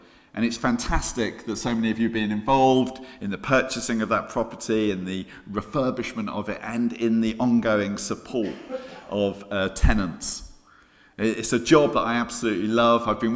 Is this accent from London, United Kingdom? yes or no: yes; London, United Kingdom; Now, I am from South London. I've driven up this morning because the trains were a bit dodgy.